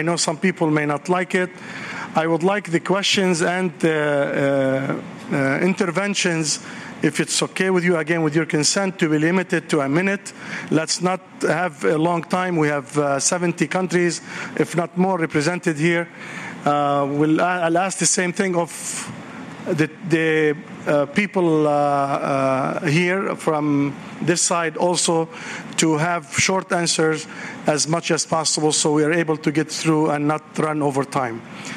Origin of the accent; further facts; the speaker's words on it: Lebanon; for those who do not yet know me. I'm from Lebanon.